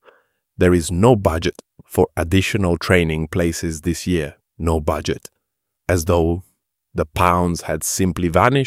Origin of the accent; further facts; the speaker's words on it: Edmonton Green, London, United Kingdom; I grew up in Edmonton Green